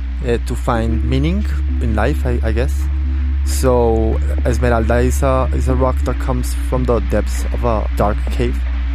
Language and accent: English; Bogotá, Colombia; I'm from Bogotá